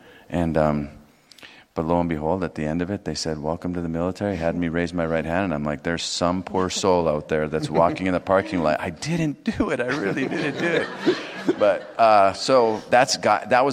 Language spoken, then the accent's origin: English; Los Angeles, California, United States; No, I grew up in Los Angeles. It's Los Angeles, but...